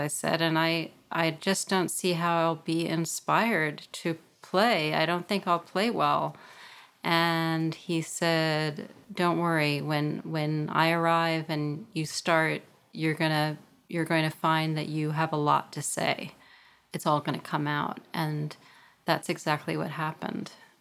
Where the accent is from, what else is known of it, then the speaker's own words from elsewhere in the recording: Brooklyn, New York, United States; it's really important to me that I'm from Brooklyn, that I still live here, and that I'm near my parents and the hospital where I was born.